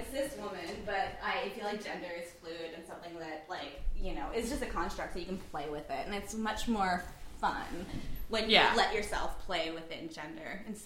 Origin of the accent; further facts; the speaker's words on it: Nova Scotia, Canada; Yeah, I grew up in rural Nova Scotia.